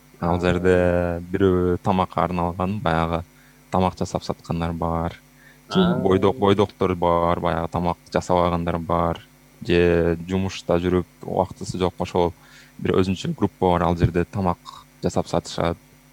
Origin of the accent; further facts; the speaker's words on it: Jalal-Abad Region, Kyrgyzstan; мен деле ошол кичинекей эле баягы Жалал Абаддын Аксы районунда кичинекей ошо борборунда чоңойдум. Ал жерде ал убакта бир 10,000 киши жашаса керек.